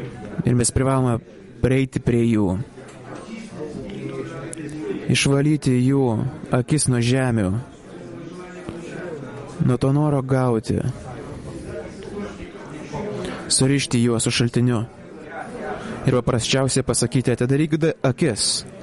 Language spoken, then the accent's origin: Lithuanian; Spain; aš iš Ispanijos.